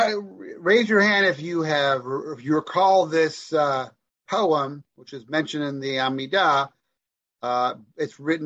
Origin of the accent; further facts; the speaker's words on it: Seattle, Washington, United States; So I grew up in Seattle, Washington.